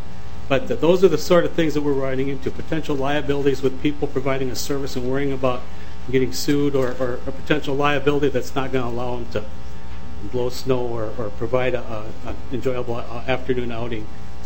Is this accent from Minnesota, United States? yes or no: yes; Martin County, Minnesota, United States; I'm from Martin County, Minnesota.